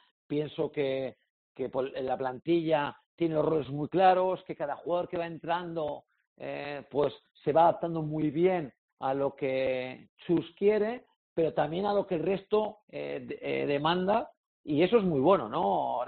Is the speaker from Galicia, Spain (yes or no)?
no; Bilbao, Basque Country, Spain; somos de Bilbao